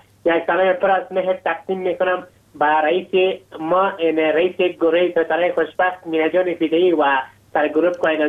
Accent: Logar, Afghanistan; من یک افغان هستم از ولایت لوگر، همراه شما همکلام هستم.

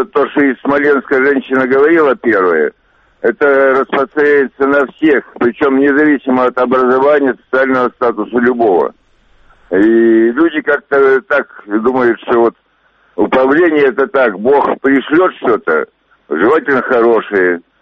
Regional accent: Ukraine; moved away; Значит, я перемещенное лицо с Украины, поэтому у меня здесь депутата быть не может.

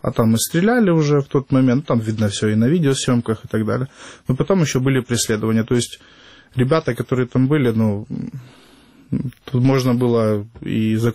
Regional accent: Donetsk, Donetsk Oblast, Ukraine; я Донецкий, ну, вот это Донецкий. Вот. А я украинец, я родился в Украине, у меня паспорт гражданина Украины

